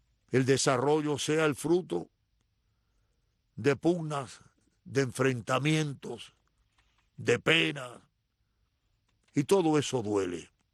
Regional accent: Cuba; now in United States; Yo me siento tan cubano como antes, acaso más, en la misma medida en que me siento norteamericano y hasta bastante universal.

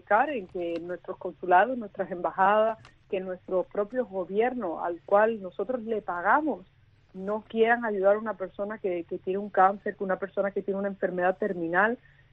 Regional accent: Spain; Y como española, espero que siempre los cubanos puedan ver en mí una persona a la que ayudar, a la que apoyar.

